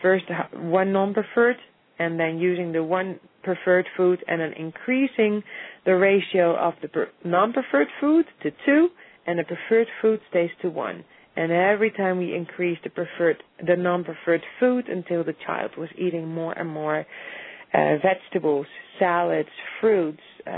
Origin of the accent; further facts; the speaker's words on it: Netherlands; English is a second language; I think I'm from Europe, I'm from Holland, and I think a lot of kids are also growing up without having always that much choice